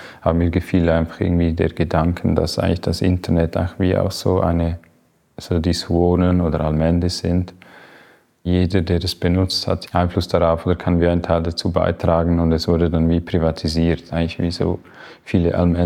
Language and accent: German; Grisons, Switzerland; Und zwar bin ich nach 10 Jahren in einem urbanen Umfeld wie zurückgekommen, da wo ich her bin, eigentlich in Graubünden.